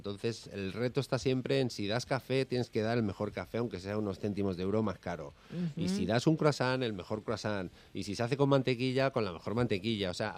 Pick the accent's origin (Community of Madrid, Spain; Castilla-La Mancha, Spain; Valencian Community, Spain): Community of Madrid, Spain; Madrid; nací aquí, aunque es verdad que yo me considero extremeño porque por mi abuelo y porque he pasado por allí mucho tiempo, los veranos, pero durante todo el año yo estaba en Madrid.